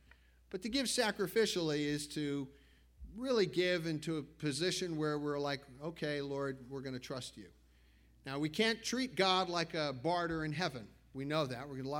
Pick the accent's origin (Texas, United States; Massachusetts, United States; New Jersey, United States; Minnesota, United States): New Jersey, United States; Teaneck; I was texting back and forth about the home that I grew up in Teaneck